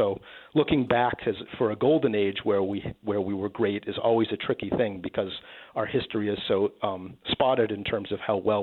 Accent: Maine, United States; moved away as an adult; I'm from Maine, and I'd always been wondered why we are the way we are and different from many of the other places that I had lived in the United States after leaving Maine and, you know, going to college and living in other parts of the country later.

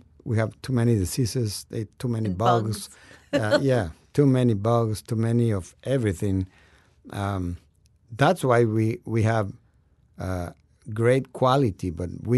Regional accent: Guatemala; I'm from Guatemala. We have a couple of banana farms down there.

